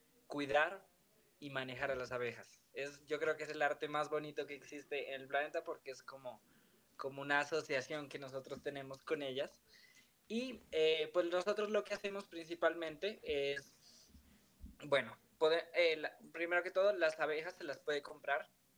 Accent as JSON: {"language": "Spanish", "town": "Pasto", "region": "Nariño", "country": "Colombia", "said": "yo soy de Pasto y estábamos con mi familia caminando en una finca familiar que tenemos"}